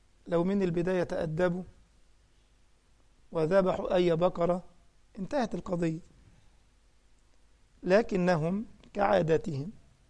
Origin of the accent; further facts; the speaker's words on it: Egypt; كان بعض علماء الأزهر عندنا في مصر كان عنده روح الدعابة